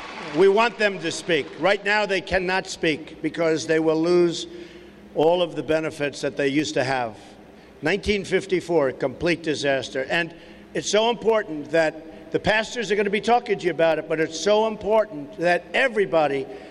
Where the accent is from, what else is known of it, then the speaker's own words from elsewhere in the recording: United States; As a father, as a builder, as an American, it offends my sense of right and wrong